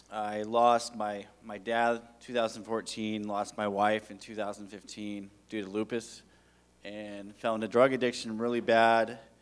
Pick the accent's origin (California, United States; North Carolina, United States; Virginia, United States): California, United States; San Andreas; I'm from Northern California, from the small town San Andreas.